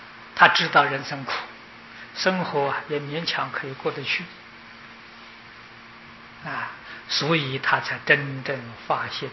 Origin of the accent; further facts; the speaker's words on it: China; 那么佛教传到中国来，我们中国人没这个习惯不知道供养三宝中国人不知道